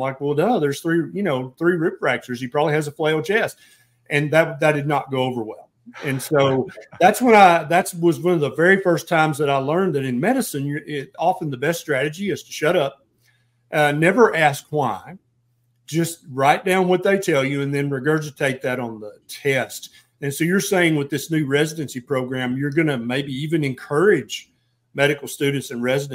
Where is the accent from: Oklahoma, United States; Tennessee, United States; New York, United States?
Tennessee, United States; And I'm a redneck from Tennessee, and I'm like, pasta? Who said that?